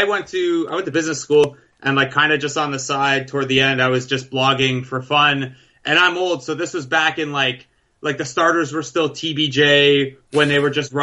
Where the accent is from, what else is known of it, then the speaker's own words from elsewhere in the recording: Canada; I'm Canadian